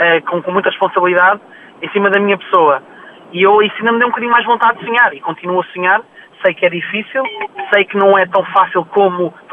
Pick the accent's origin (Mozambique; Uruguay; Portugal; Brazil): Portugal; Eu sei que sou português